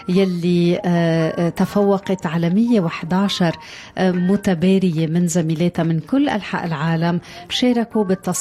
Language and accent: Arabic; Lebanon; أنا كلبنانية أكيد قلبي كبر فيك